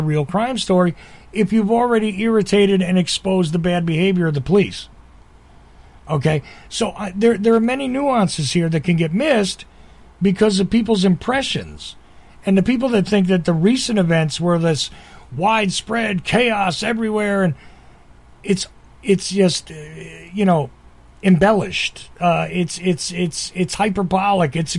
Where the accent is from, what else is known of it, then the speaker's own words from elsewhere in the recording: Asbury Park, New Jersey, United States; I've talked to you before about growing up in Asbury Park, which was destroyed